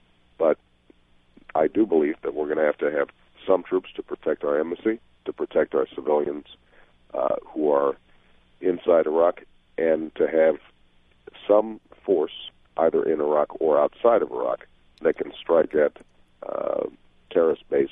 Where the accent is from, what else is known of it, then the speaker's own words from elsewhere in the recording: Illinois, United States; and it's got a lot of kids, like my home state of Illinois, that aren't getting the kind of education they need